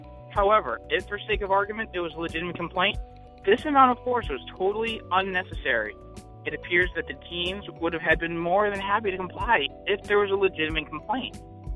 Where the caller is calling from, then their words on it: New Hampshire, United States; I'm calling from New Hampshire.